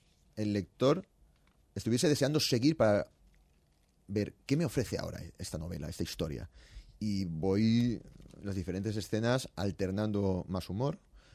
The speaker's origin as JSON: {"language": "Spanish", "town": "Valencia", "region": "Valencian Community", "country": "Spain", "also_born_or_lived": "Gandia", "said": "yo soy de Valencia y Gandía, vivo a caballo entre las dos ciudades."}